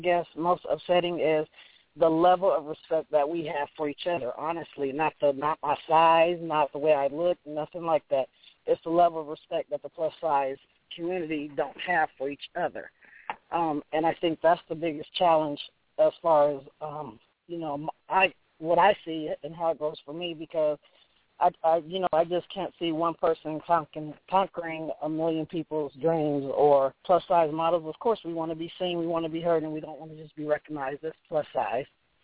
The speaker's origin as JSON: {"language": "English", "town": "San Mateo", "region": "California", "country": "United States", "said": "I am from San Mateo, California, which is about 15 minutes outside of San Francisco."}